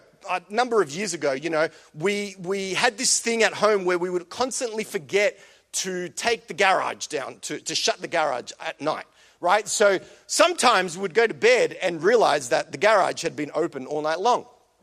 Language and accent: English; Coolaroo, Victoria, Australia; my hood, like Coolaroo and Glenroy was my area, man. Like, you know, we ruled Coolaroo, or so we thought. And growing up in Coolaroo, it wasn't always the safest environment.